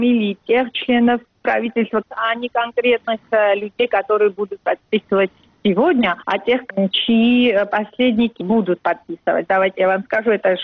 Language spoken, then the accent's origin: Russian; Georgia; Russian is a second language; И мы все, как все грузины, наверное, очень рады.